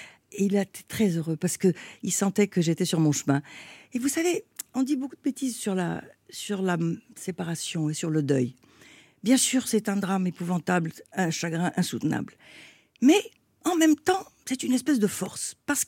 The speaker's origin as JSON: {"language": "French", "country": "France", "tie": "born there", "said": "moi je suis née en France, je suis fille d'émigrés, on était très pauvres."}